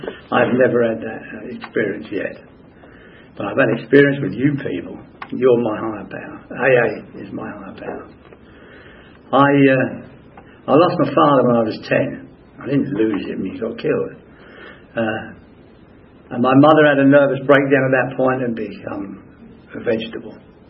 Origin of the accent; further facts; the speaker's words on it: Wales, United Kingdom; born there; I was born in North Wales, and that's a part of Great Britain. A lot of people don't know that. It's actually joined to the mainland. But they have their own language. And I was born in the same house as Lawrence of Arabia.